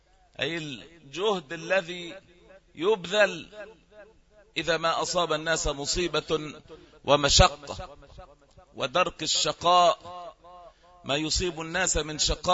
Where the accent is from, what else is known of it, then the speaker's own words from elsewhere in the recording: Egypt; 11 يوما مرت بأمة بلادنا مصر